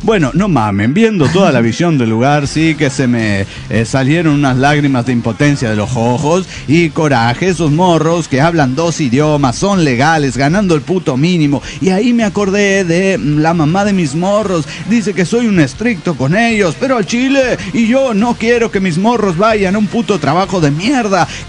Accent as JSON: {"language": "Spanish", "region": "San Luis", "country": "Argentina", "said": "de las Sierras de San Luis."}